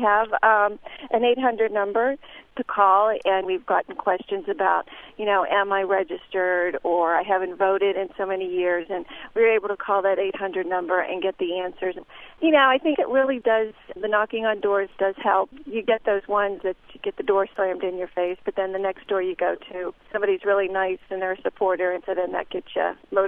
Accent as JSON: {"language": "English", "town": "Mount Lebanon", "region": "Pennsylvania", "country": "United States", "said": "I'm from Pittsburgh, Pennsylvania, a suburb called Mount Lebanon."}